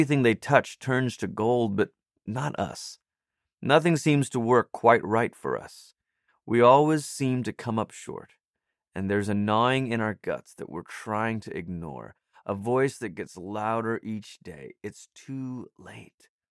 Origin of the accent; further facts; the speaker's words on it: Malaysia; I grew up in Malaysia, where roti was my daily bread.